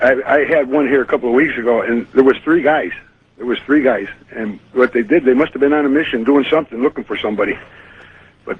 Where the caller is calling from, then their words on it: Redding, California, United States; I'm calling from Redding, California.